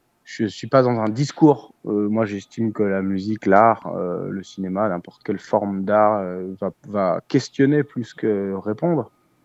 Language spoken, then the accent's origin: French; France; tout le modèle occidentalo-centré dans lequel nous, on a grandi en tant que Français.